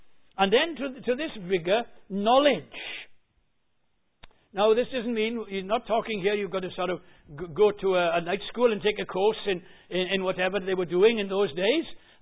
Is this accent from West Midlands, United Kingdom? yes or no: no; Wales, United Kingdom; well, it's down to my temperament, because I'm Welsh.